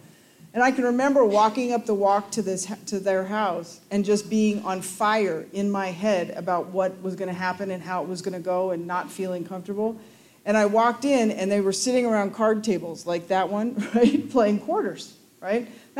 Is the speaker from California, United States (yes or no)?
yes; California, United States; I grew up in the San Fernando Valley.